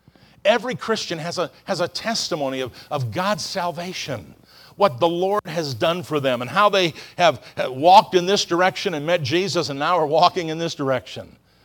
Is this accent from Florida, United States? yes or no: yes; Florida, United States; She said, where are you from? I said, well, I'm from Florida.